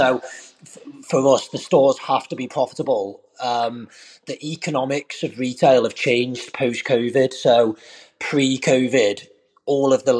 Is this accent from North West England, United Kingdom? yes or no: yes; North West England, United Kingdom; So, I'm born and raised in Merseyside